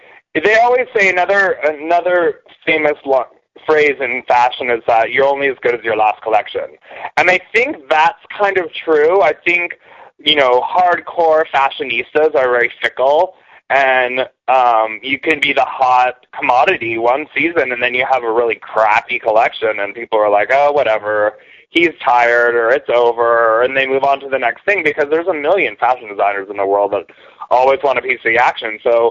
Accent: Seattle, Washington, United States; also born or lived in Minnesota; I moved to Seattle when I was like 1 year old or something. But I was born in Minnesota.

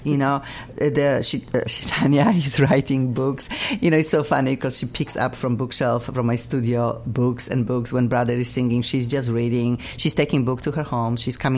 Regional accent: Poland; I'm from Poland, of course. I love to cook my Polish food.

